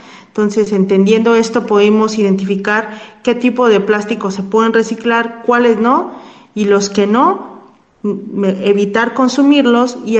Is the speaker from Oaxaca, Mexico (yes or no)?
yes; Oaxaca, Mexico; Yo que soy de Oaxaca, hay sitios en los que siguen quemando la basura hoy en día